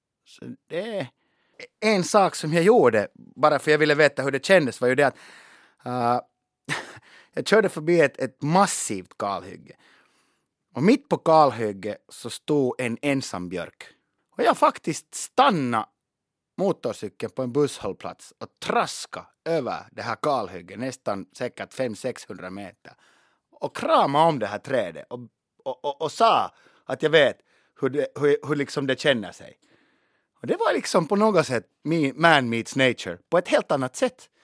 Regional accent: Finland; jag är finlandssvensk

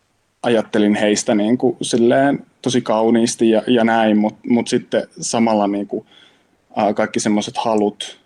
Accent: Imatra, South Karelia, Finland; se ympäristö, missä mä oon kasvanut pikkukaupungissa Imatralla lapsena

